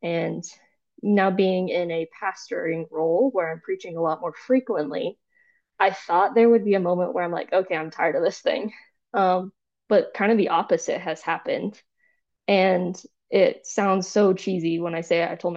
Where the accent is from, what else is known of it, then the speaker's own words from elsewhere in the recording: Texas, United States; You don't really have like a dialect, but I'm from Texas. My family's still there. And now I'm in the middle of the rolling hills of the Palouse in Idaho.